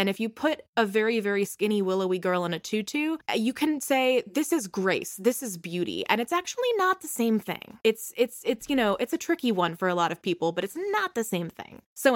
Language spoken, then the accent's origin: English; United States; I say our because I'm American.